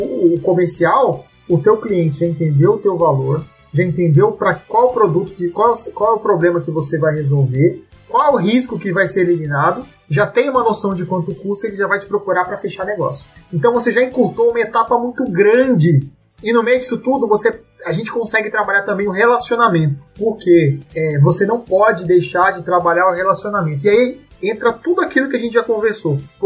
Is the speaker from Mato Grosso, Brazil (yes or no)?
yes; Cuiabá, Mato Grosso, Brazil; Eu venho de uma região de Mato Grosso, de Cuiabá, a gente começou lá, e a gente enxerga, eu vi tudo isso crescer, meu pai participou ativamente de tudo isso, né?